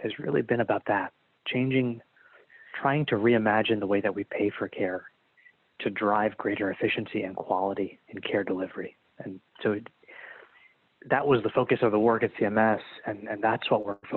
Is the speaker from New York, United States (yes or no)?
yes; New York, United States; also born or lived in Washington, D.C. / Boston; now in Durham, United States; I came here from D.C., and before that, born and raised in New York, and then did my training in Boston. I always tell people, this is the furthest south that anyone in my family has ever lived.